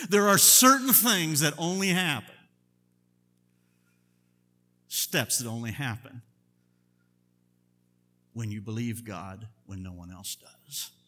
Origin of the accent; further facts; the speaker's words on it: United States; I'm not a city guy. I'm from Cornfield, USA.